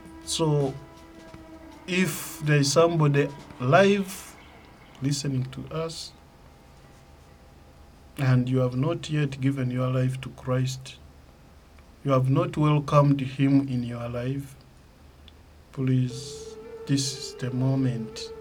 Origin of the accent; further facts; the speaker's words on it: Chamatende, Uganda; now in Kampala, Uganda; But I'm here in Kampala. And I cannot even introduce myself to people and tell them, you see, I'm a man from Chamatende. Because they don't know.